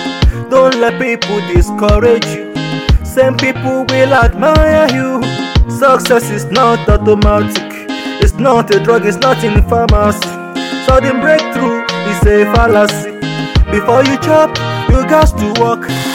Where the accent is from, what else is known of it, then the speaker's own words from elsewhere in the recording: Ikosi Ketu, Lagos, Nigeria; I was born and brought up in Ikosi Ketsu.